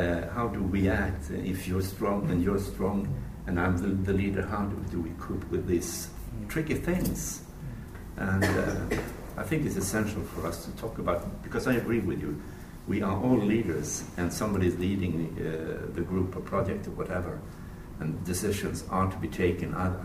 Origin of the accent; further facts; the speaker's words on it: Sweden; I'm from Sweden